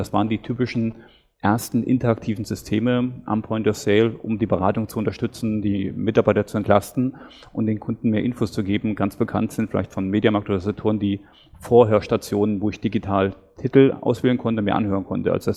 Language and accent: German; Hesse, Germany; Das war in Nordhessen.